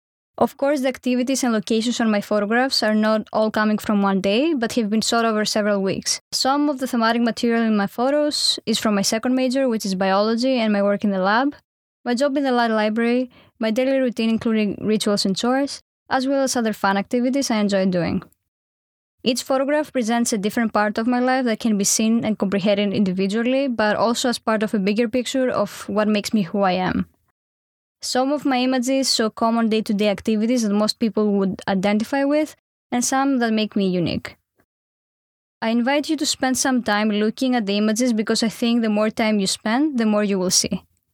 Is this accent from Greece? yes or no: yes; Greece; Born and raised in Greece, as I was growing up, things in my life often were not ideal